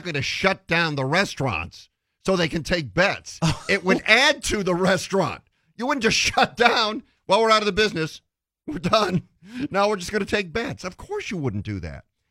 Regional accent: Detroit, Michigan, United States; also born or lived in Arizona; You know, when I grew up in Detroit, that's what we called it, pop. Moving to Arizona, I said I'd like some pop, and people looked at me like I was speaking a foreign language.

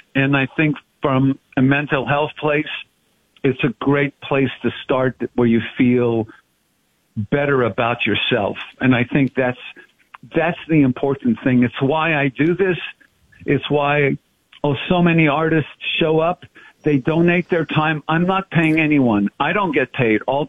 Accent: Montreal, Quebec, Canada; I'm the third of four brothers, born and raised in Montreal.

